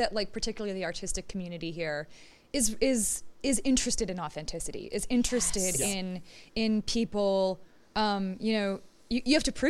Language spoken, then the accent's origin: English; Tokyo, Japan; now in United States; I grew up overseas in Tokyo in a time when Tokyo was in an economic boom.